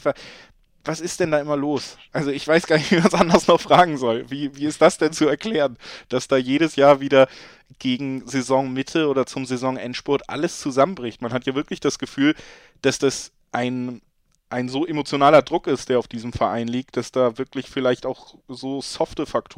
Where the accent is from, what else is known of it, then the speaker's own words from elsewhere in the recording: Hamburg, Germany; born there; ich bin ja in Hamburg geboren.